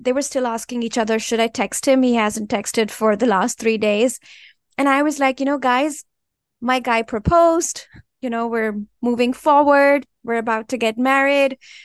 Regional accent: India; growing up in India

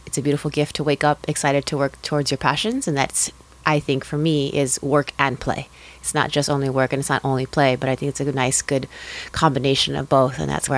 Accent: Los Angeles, California, United States; I am born and raised in LA. I come from an immigrant family. We're from Ecuador.

